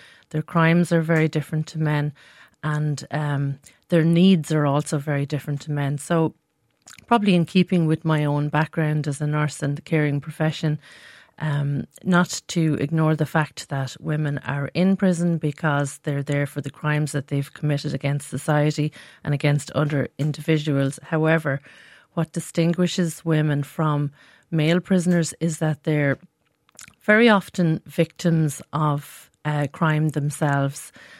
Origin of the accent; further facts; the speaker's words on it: Leinster, Ireland; I'm a country girl. I came from County Wexford from an agricultural background